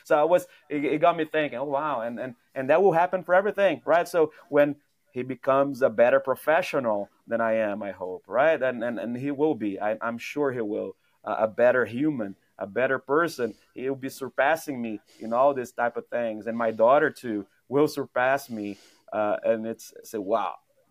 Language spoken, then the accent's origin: English; Brazil; English is a second language; now in Canada; I'm an immigrant from Brazil to Canada today. And I speak funny.